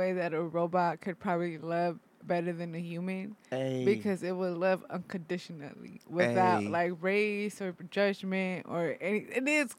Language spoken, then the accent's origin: English; Mexico; accent: Mexican; Sorry, it's my Mexican ass accent.